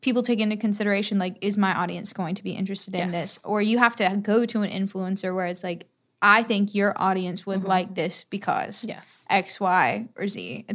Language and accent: English; Raleigh, North Carolina, United States; born and raised in Raleigh, I still learn from people who have that outsider perspective